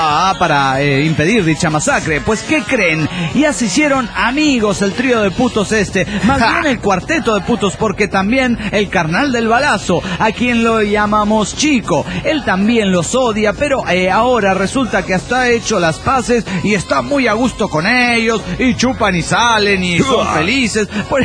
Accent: Cochabamba, Bolivia; de Cochabamba, Bolivia.

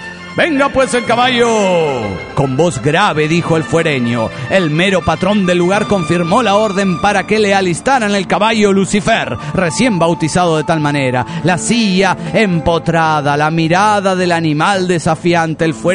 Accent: Los Andes, Valparaíso, Chile; de los Andes, Chile, po.

